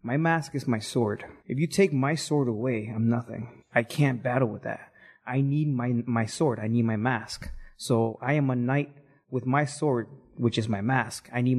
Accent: Chicago, Illinois, United States; also born or lived in Mexico City, Mexico; Well, I was born in Chicago. Then I moved back to Mexico City for about five and a half years. Then went back to Chicago.

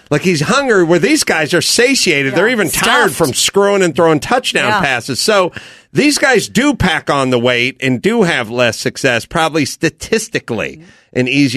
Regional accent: North Hollywood, California, United States; North Hollywood.

